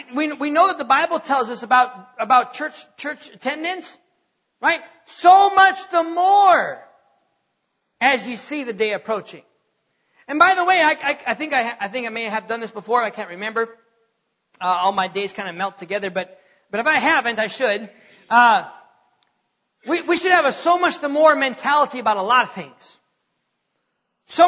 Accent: North Dakota, United States; I'm from North Dakota, you know.

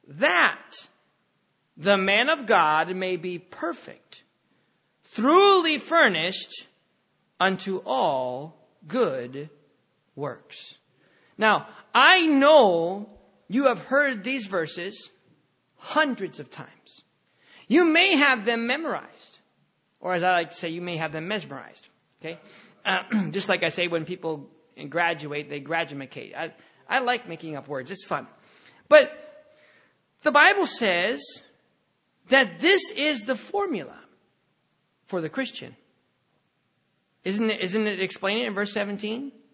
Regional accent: United States; Well, I'm an American.

